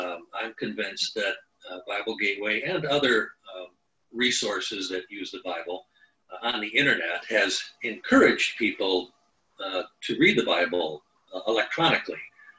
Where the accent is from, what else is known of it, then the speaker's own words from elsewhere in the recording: Wisconsin, United States; born there; So they hired me to come back to the Midwest. I was born in Wisconsin. Came back to the Midwest